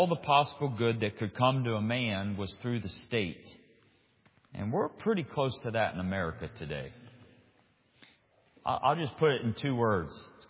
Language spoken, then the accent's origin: English; United States; But I am an American, and I'm thankful and glad to be an American. I'm a patriotic American.